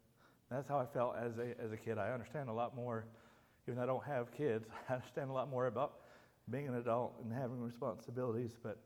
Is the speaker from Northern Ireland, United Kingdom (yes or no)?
no; Norwich, East of England, United Kingdom; born there; also born or lived in United States; I was born in Norwich, England, January 29th, 1987. My family had moved back and forth from America to England several times.